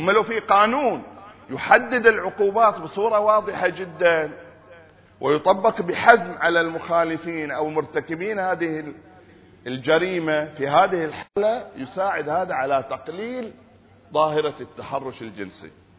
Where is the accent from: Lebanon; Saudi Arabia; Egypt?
Saudi Arabia; الآن آخر الإحصائيات تقول إن عندنا في السعودية 4 مليون عانس